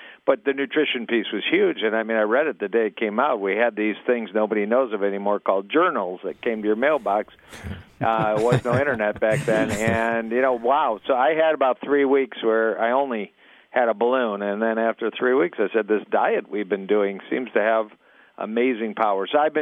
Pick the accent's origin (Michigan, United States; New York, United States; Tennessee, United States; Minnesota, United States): Michigan, United States; I had trained in Dallas for 3 years, but I'm from Michigan, came back July 1, 1990.